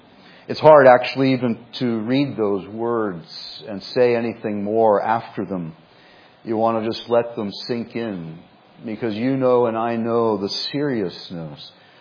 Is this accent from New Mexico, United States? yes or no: no; Los Angeles, California, United States; I was from Los Angeles.